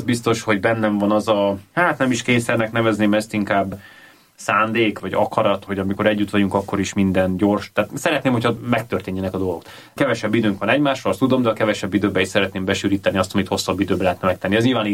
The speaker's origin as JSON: {"language": "Hungarian", "town": "Győr", "region": "Győr-Moson-Sopron", "country": "Hungary", "said": "Feleségemet Győrben ismertem meg, mindketten győriek vagyunk"}